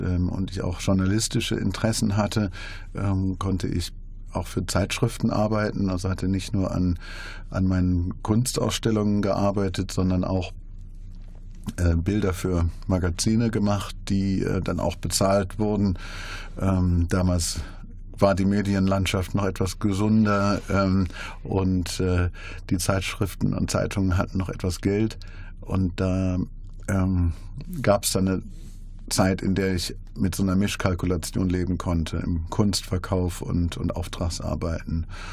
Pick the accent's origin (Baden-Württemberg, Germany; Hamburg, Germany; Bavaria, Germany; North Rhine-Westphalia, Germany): North Rhine-Westphalia, Germany; Remscheid; born there; moved away as an adult; also born or lived in London; now in Berlin, Germany; 1968 in Remscheid geboren, also auch ein Bergischer, wohne aber jetzt in Berlin und London. Seit 1990 bin ich in England wohnhaft und habe 2011 mein Atelier nach Berlin verlegt